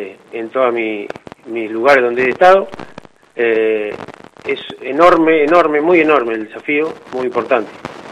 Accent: Azul, Buenos Aires Province, Argentina; yo soy oriundo de la Ciudad Azul.

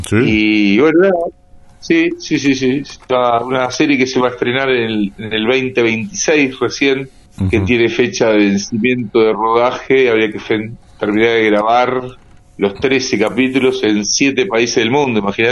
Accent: Las Flores, Buenos Aires Province, Argentina; cuando le comento que soy de Las Flores

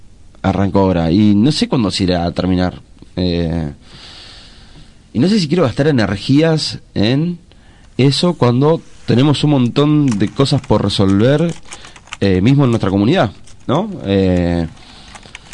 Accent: Argentina; O sea, yo soy argentino, juré lealtad a mi bandera

